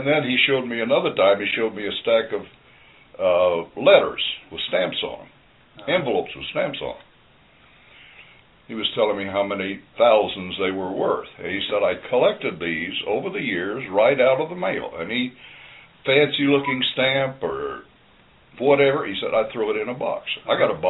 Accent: Kansas, United States; also born or lived in Oklahoma / Missouri; I was born in Oklahoma, and I had two brothers and two sisters born in Missouri. Then we moved over to outside of Wichita, Kansas.

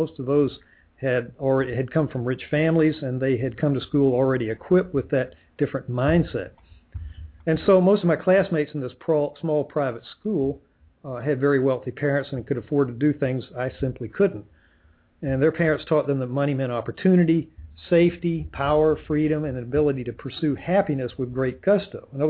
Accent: Savannah, Georgia, United States; I grew up in Savannah. My parents were educated, but they were middle class Georgia citizens.

